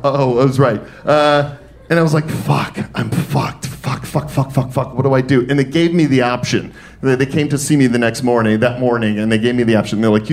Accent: Detroit, Michigan, United States; I'm from Detroit, and we do not stay down.

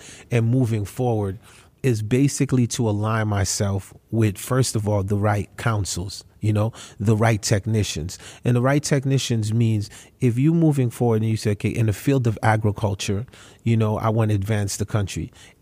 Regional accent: Haiti; now in United States; I mean, I came from Haiti. I have family that have died on the Cuban waters trying to come over to Miami and have not made it, right?

